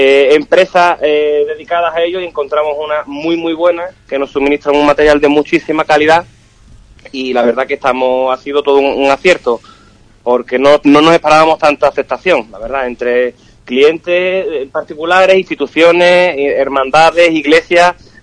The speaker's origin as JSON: {"language": "Spanish", "town": "Ubrique", "region": "Andalusia", "country": "Spain", "tie": "born or raised there", "said": "Me voy a ir para Ubrique, que pues el Martes Santo... quiero vivir la Semana Santa de mi pueblo con intensidad"}